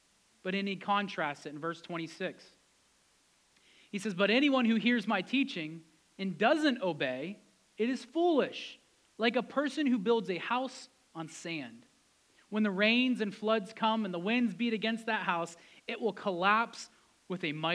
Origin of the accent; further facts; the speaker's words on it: United States; I would mark Christian for most of my life. Why? Because I grew up in America.